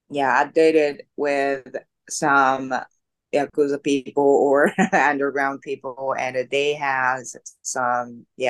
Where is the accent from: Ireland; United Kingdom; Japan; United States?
Japan; Nara; Yeah, from Nara.